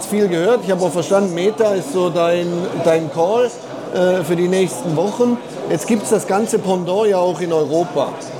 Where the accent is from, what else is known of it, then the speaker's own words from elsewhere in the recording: Switzerland; weil wir als Schweizer natürlich eher gern die Ausschüttung haben